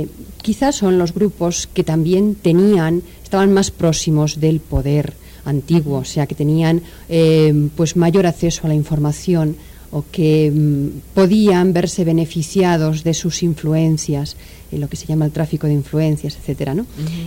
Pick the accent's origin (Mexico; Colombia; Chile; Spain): Spain; Digo mostramos porque yo soy española